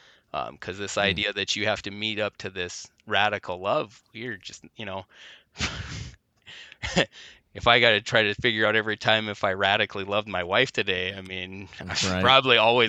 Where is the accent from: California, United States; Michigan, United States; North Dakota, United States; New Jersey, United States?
North Dakota, United States; I grew up in North Dakota, so we were a very conservative place.